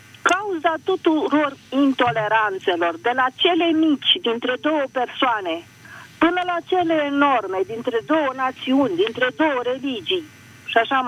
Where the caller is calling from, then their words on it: Piatra Neamț, Neamț County, Romania; din Piatra Neamț, profesoară de pictură pensionată medical.